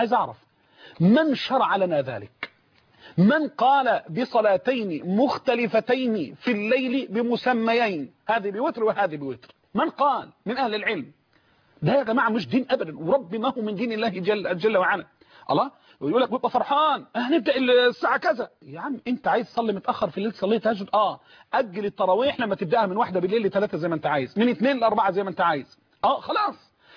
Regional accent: Egypt; طيب أصل القيام إحنا عندنا في مصر وعندنا وفي العراق وفي الشام وفي كله خربطة ما أنزل الله بها من سلطان

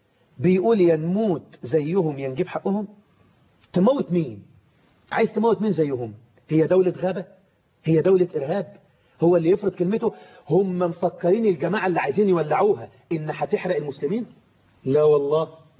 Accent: Egypt; رغم ان احنا مصريين

